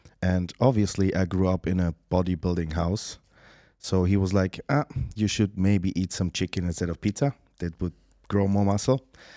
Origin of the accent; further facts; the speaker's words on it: Heidelberg, Baden-Württemberg, Germany; Yeah, I grew up in Germany in a very, like, a beautiful, the most beautiful city ever. You can't find any more, like, that's a absolute beauty. It's called Heidelberg.